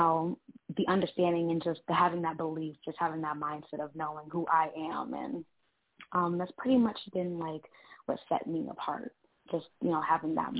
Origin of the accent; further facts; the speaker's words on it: Bridgeport, Connecticut, United States; So absolutely. I was born and raised in Bridgeport.